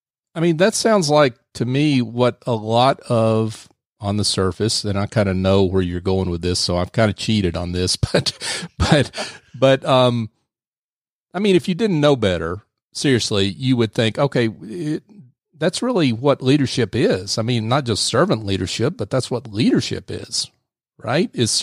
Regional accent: Scotland, United Kingdom; he's laughing at me because I'm Scottish and not Italian.

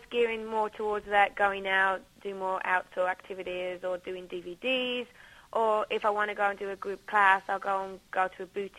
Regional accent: Birmingham, West Midlands, United Kingdom; I'm from Birmingham. I'm from Birmingham. I'm from the middle of the country. And I started talking like this on the TV, and everybody knew where I was from.

